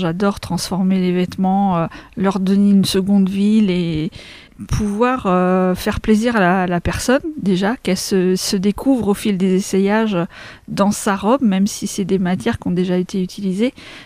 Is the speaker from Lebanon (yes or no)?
no; Craon, Pays de la Loire, France; je suis originaire de Cran, j'habite à Bouchamps-l'Écran, donc pas très loin.